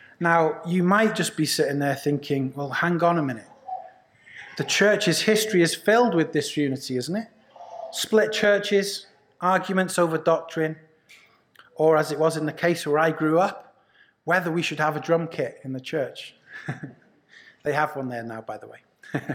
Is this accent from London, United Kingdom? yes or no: no; Wales, United Kingdom; near the house that I grew up in Wales, there's a lake